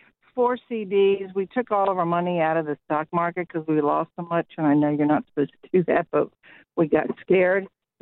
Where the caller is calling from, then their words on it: Virginia, United States; I'm from Virginia.